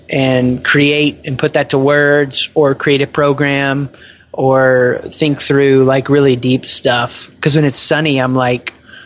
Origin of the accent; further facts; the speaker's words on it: the South, United States; now in Columbus, United States; And so I grew up in the South. I took the sunny days for granted. I live in Columbus, Ohio.